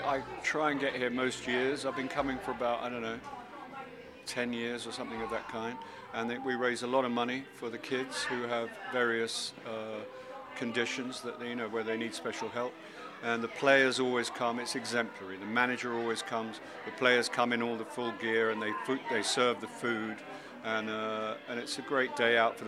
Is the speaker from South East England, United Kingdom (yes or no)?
yes; Caterham, South East England, United Kingdom; Caterham. I was born in Caterham. I went to school in Purley